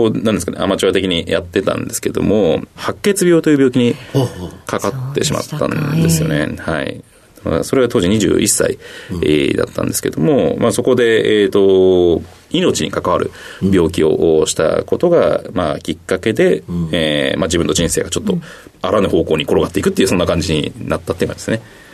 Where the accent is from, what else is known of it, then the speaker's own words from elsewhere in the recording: Saku, Nagano, Japan; 長野県の佐久市というところ出身でございます。